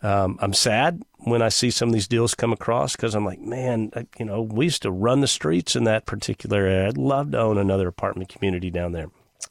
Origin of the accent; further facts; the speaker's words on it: Texas, United States; I grew up on the Texas coast. I love the beach.